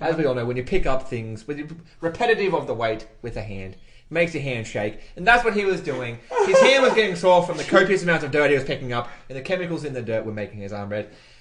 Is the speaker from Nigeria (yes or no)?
no; Australia; But I'm not Californian, I am Australian.